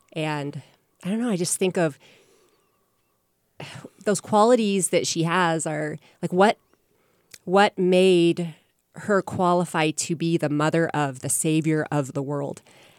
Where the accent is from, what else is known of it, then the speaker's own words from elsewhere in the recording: California, United States; I grew up in the San Francisco, California Bay Area.